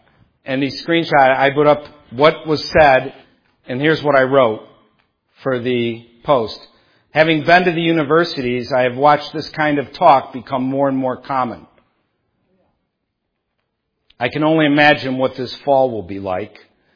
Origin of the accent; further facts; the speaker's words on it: Detroit, Michigan, United States; I grew up in Detroit, so where I lived, I was a minority in the midst of, I lived in a macro culture called America, I lived in a micro culture called Detroit, where I was a minority.